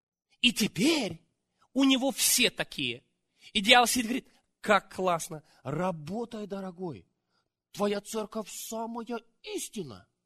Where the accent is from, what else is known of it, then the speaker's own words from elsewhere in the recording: Ukraine; Извиняюсь, я с Украины. Выстреливает иногда.